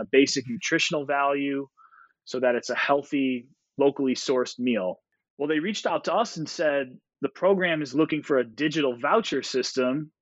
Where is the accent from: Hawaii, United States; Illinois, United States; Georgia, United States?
Illinois, United States; Chicago; moved away as an adult; now in Burlington, United States; Yeah, so I grew up in Chicago